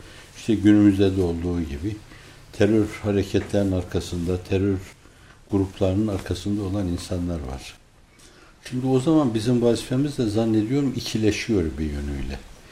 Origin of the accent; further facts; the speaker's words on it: İzmir, Turkey; ben bir ölçüde İzmirliyim, annemin ayaklarının dibine beni götürün, gömün diyorum.